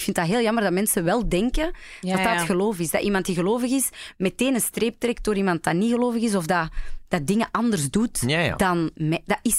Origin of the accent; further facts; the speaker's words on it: Antwerp, Flanders, Belgium; Geboren en getogen in Antwerpen. En ik kan er ook niet weg.